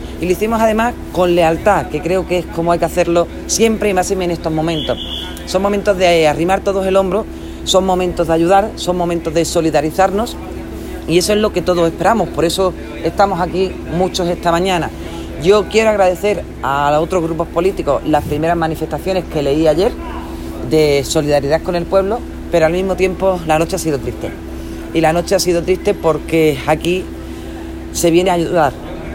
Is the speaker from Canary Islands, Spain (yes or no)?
no; Valverde del Camino, Andalusia, Spain; ese cariño que le tiene mi pueblo, además el pueblo de Valverde del Camino